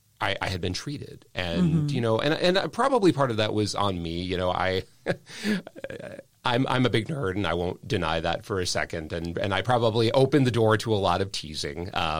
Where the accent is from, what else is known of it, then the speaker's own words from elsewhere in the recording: Peoria, Illinois, United States; also born or lived in Davenport, United States; So I was born in Davenport, Iowa. My dad was a lifelong engineer at Caterpillar. He moved us to Peoria, Illinois in 1987